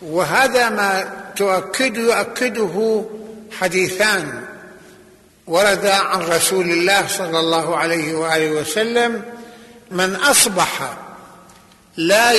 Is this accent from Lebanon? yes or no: yes; Lebanon; وحتى ما حدث عندنا في لبنان